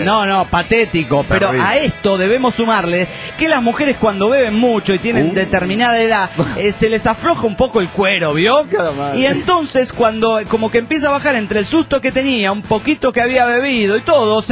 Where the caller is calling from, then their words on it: Tucumán, Argentina; de Tucumán.